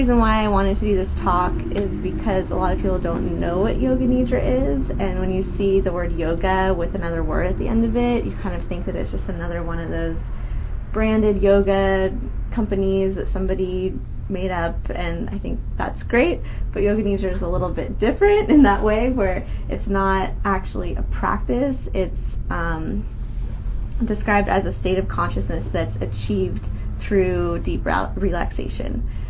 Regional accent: Sebastopol, California, United States; I grew up in Sebastopol, and I recently moved back just a year ago

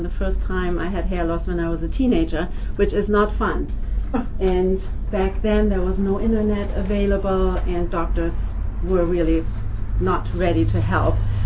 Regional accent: Hamburg, Germany; I grew up in Hamburg, Germany, next to a Guru Ram Dass ashram.

